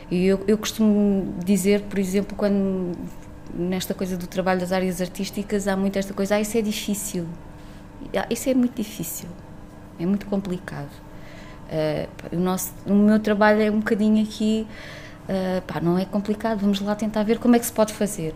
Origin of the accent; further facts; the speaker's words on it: Castelo de Vide, Portalegre, Portugal; sou de Castelo de Vide e trabalho aqui nas áreas artísticas